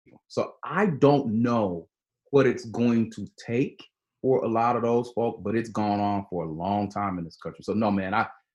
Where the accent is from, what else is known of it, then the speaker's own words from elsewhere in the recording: Georgia, United States; after witnessing Ahmaud Arbery down in my home state of Georgia be shot to death in the street while jogging.